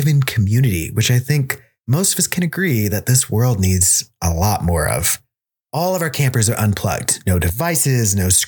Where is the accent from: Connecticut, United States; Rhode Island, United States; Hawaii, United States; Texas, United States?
Texas, United States; I was never a camper. I grew up in Texas, didn't really know that this sort of camp existed.